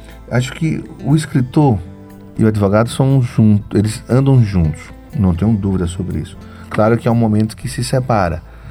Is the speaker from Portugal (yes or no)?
no; Propriá, Sergipe, Brazil; Eu sou de Propriá